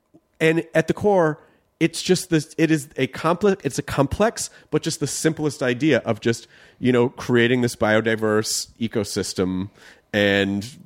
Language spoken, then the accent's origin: English; the South, United States; And you know, like I grew up in the South and I've talked to people who are like, well, I don't ever need to leave.